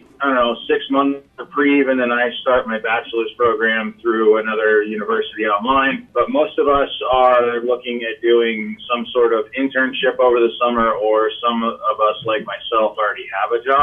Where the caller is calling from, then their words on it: Altoona, Iowa, United States; Altoona, currently.